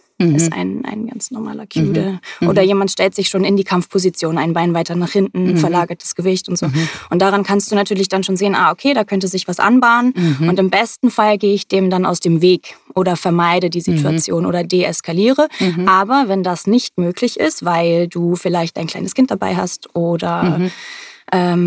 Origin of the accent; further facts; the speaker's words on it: Hamburg, Germany; aus Hamburg. Ich bin auch hier geboren, habe fast mein ganzes Leben lang hier gelebt, mit ein paar Ausnahmen